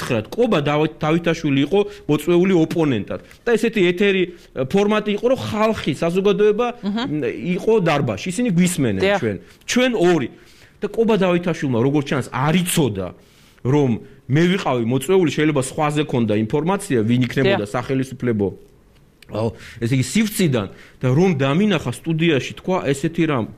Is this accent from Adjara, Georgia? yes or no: yes; Batumi, Adjara, Georgia; ჩემი დაკვირვებით ახლა ბათუმელი ვარ, დავიბადე, გავიზარდე, ამდენი წელი იქ ვცხოვრობ.